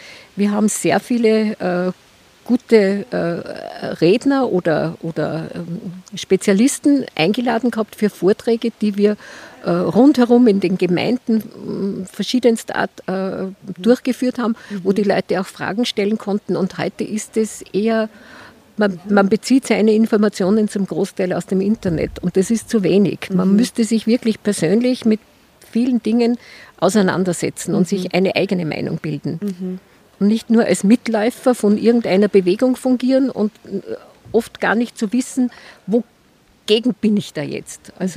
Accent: Austria; zwar bei uns in Österreich erst um Zeit versetzt

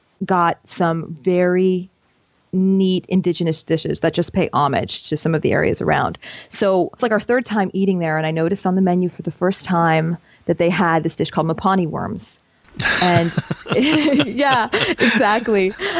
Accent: Florida, United States; That's good, because I'm from Florida originally.

